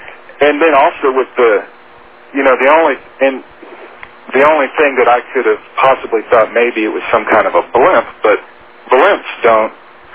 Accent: Midland, Texas, United States; I grew up in Midland, Texas, and it's, you know, it's kind of sparse out there

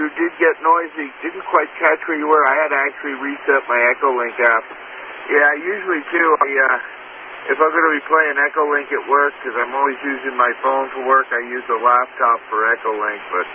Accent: Port Jefferson, New York, United States; because I'm originally from Port Jefferson, so I know the geography

